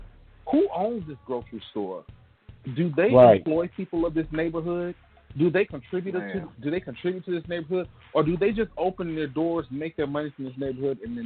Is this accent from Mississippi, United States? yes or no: yes; Gulfport, Mississippi, United States; Just in my hometown, Gulfport, Mississippi, there's 34th Street Holistic Garden where you can go and buy a plot of land and farm and grow food there.